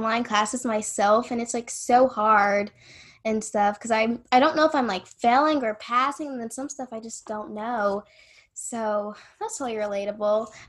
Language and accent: English; Alabama, United States; moved away; I live, like, 3 hours away from Alabama, and I'm actually from Alabama, so that's really cool.